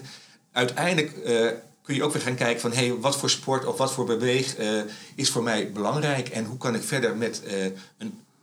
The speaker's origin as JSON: {"language": "Dutch", "town": "The Hague", "region": "South Holland", "country": "Netherlands", "said": "ik kom uit Den Haag"}